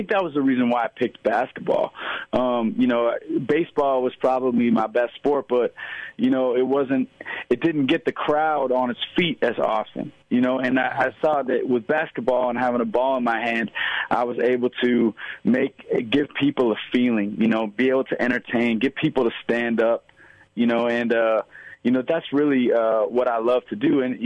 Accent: New York City, New York, United States; also born or lived in Montana; I was born in Montana, and my whole family's from there, but we were out in New York City from the beginning of my life

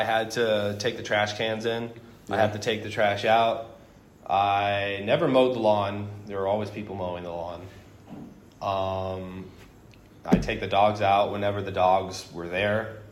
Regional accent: Katy, Texas, United States; also born or lived in Houston; I am born and raised in Houston, Texas, raised in Katy, Texas. I grew up in Katy

